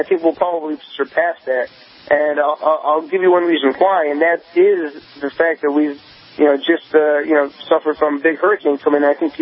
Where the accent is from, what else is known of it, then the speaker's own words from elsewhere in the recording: New Mexico, United States; I did it from D.C. to vote in my home state of New Mexico.